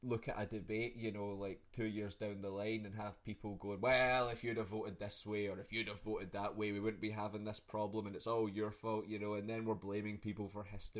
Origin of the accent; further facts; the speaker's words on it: Scotland, United Kingdom; There is a lot more that unites us as a Scottish people, a Scottish society.